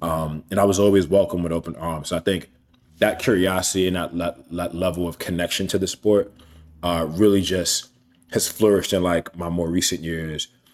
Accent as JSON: {"language": "English", "town": "Coney Island", "region": "New York", "country": "United States", "tie": "born or raised there", "said": "Mind you, as a kid, you know, growing up in Coney Island, I probably never saw north of Harlem."}